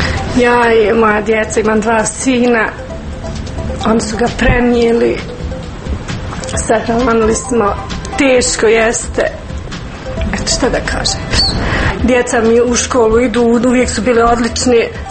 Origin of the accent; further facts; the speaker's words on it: Klotjevac, Republika Srpska, Bosnia & Herzegovina; Ja sam poreklom iz Klotjevca, otac i mati su mi ovdje, ovdje sam rođena, a udata sam u Đozića kod Srebrenice